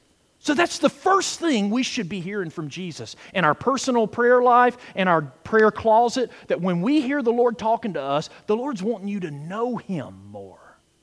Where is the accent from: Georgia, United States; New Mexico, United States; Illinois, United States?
Georgia, United States; Athens; I was born and raised in Athens. And what's in Athens? The University of Georgia.